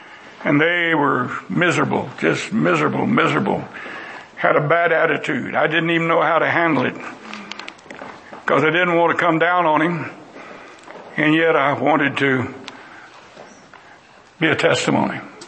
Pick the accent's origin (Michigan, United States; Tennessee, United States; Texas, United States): Texas, United States; born there; I thank God I was born in Texas.